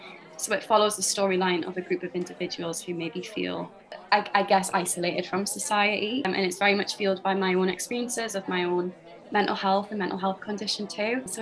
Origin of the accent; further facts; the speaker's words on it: South Shields, North East England, United Kingdom; moved away as an adult; now in Edinburgh, United Kingdom; So I'm from South Shields originally, so still very much a sand dancer. But I moved up to Edinburgh in 2018 for university, and I'm in my last year now and planning on staying here for a little while.